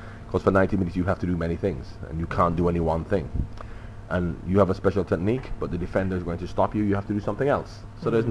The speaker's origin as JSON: {"language": "English", "country": "Jamaica", "tie": "born or raised there", "lives_now": "Thailand", "said": "I'm from Jamaica. I grew up in Jamaica."}